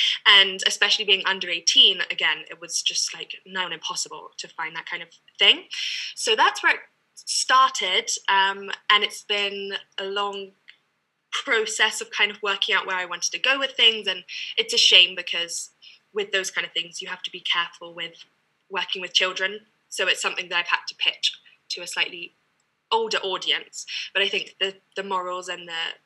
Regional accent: South East England, United Kingdom; now in France; I was born in Surrey and have lived there pretty much my whole life. I went to a boarding school before I moved out here, and now I'm in France.

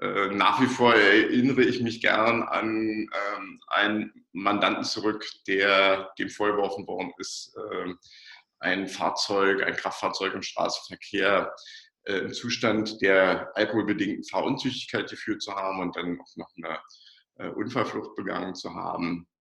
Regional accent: Berlin, Germany; Wir wissen hier gerade als Berliner

